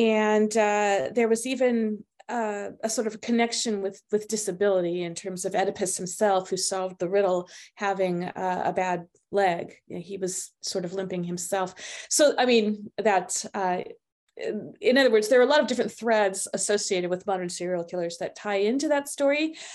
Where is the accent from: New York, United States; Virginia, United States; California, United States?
California, United States; Los Angeles; because I grew up in Los Angeles in the 1960s and 70s